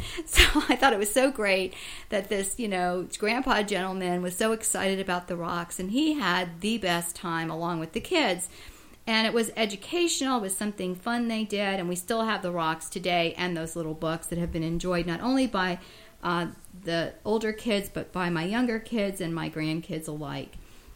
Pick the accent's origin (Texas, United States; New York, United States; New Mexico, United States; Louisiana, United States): New York, United States; born there; now in Florida, United States; Yes, you know, us southern people have to go see the leaves falling, although I was born in New York.